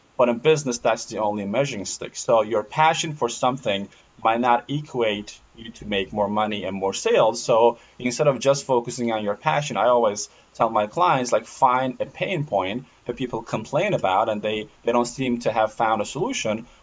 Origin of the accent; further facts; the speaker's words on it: Turkey; What happened is I'm originally from Turkey.